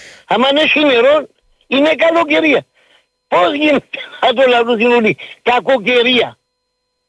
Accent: Famagusta District, Cyprus; now in Paramali, Cyprus; δίπλα που είναι η Σαλαμίνα και δίπλα που είναι ο Απόστολος Βαρνάλας στο χωριό μου. Το λοιπόν και προσωρινά στο Παραμάλι.

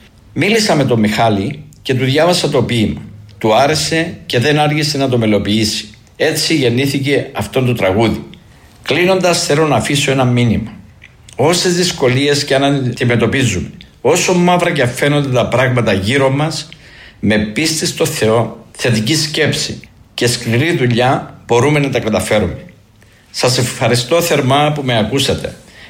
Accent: Arakapas, Limassol District, Cyprus; Κατάγομαι από τον Αρακαπά, ένα μικρό και ταυτόχρονα ξεχωριστό χωριό της επαρχίας Λεμεσού που φημίζεται για τη θεματουργή μας Παναγία την Ιαματική και για τα γνωστά του μανταρίνια.

